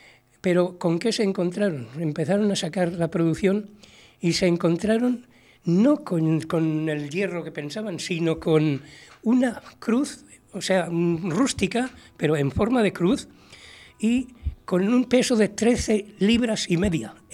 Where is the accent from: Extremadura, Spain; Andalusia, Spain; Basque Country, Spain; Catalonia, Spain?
Basque Country, Spain; Legazpia; me traía ya desde mi pueblo, Legazpia, en Guipúzcoa, la idea de que de una cruz llegaría a otra.